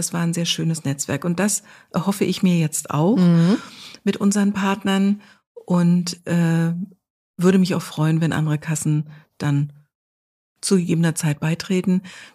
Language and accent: German; Berlin, Germany; now in Mecklenburg-Western Pomerania, Germany; Ich bin Berlinerin. Und bin vor 10 Jahren dann allerdings nach Mecklenburg-Vorpommern gezogen mit meinem Mann.